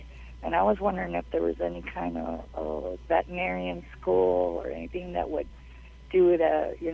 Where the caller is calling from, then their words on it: Bayport, Michigan, United States; Bayport, Michigan.